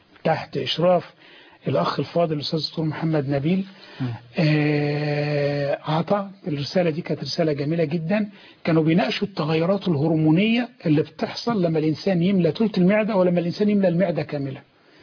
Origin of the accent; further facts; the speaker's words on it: Mansoura, Dakahlia, Egypt; عندنا في المنصوره